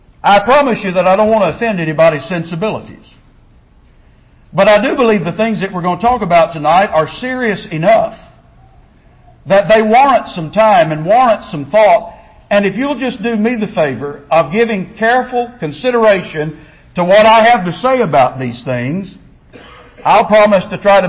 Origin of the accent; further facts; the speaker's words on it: Alabama, United States; of Alabama? 4.8 million. So there are as many people living in Harris County, Texas, as who live in my home state.